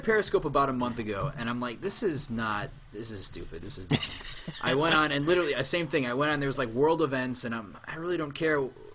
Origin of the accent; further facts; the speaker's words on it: Connecticut, United States; now in Hartford, United States